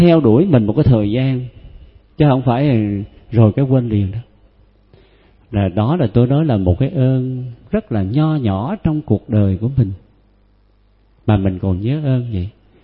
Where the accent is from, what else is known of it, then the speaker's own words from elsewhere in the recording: Năng Gù, An Giang, Vietnam; Lúc đó tôi đi quê tôi ở trên Năng Gù nghe.